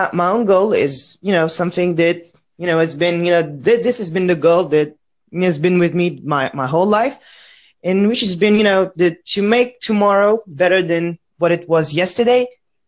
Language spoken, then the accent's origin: English; France; English is a second language; I come from France, and I'm a 19-year-old student.